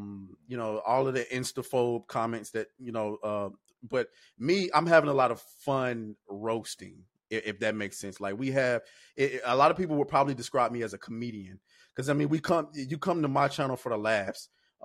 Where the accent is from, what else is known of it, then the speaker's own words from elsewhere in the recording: Atlanta, Georgia, United States; I'm from Atlanta, Georgia.